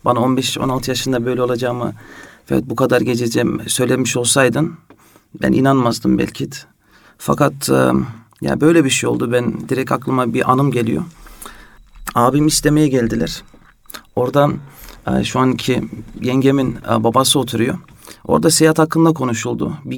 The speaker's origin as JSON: {"language": "Turkish", "country": "Netherlands", "tie": "born or raised there", "moved": "as an adult", "lives_now": "Istanbul, Turkey", "said": "hani doğup büyüdüm Hollanda'dan İstanbul'a taşınmaktı."}